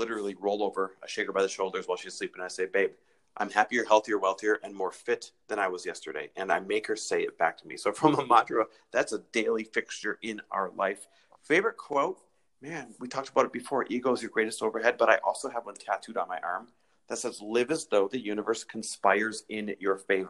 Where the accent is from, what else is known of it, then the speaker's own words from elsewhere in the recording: Midwest, United States; Midwest born and raised, and like the really cool thing about being born and raised in the Midwest is you're given things like a great work ethic and good family values